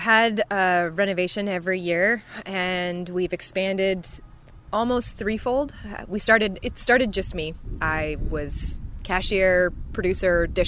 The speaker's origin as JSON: {"language": "English", "town": "Ottawa", "region": "Ontario", "country": "Canada", "also_born_or_lived": "Victoria", "said": "I'm not a local. I'm from Ontario. I'm from Ottawa originally. I moved out here on a contract to finish other work, and I had been living in Victoria for about 2.5 years."}